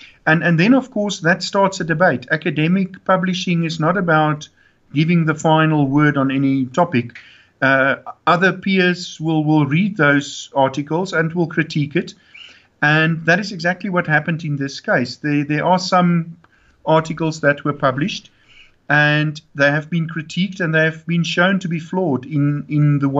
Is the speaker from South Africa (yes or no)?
yes; South Africa; Certainly, I think as a South African, I'm proud of Caster